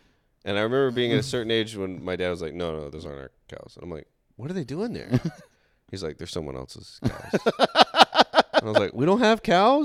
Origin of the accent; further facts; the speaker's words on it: the South, United States; Dude, I grew up in the South.